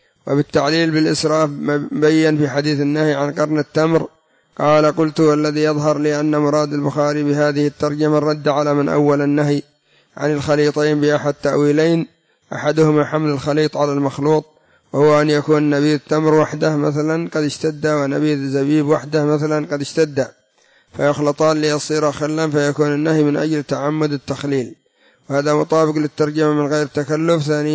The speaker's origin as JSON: {"language": "Arabic", "country": "Yemen", "said": "وهكذا الفحسة عندنا في اليمن والسلتة"}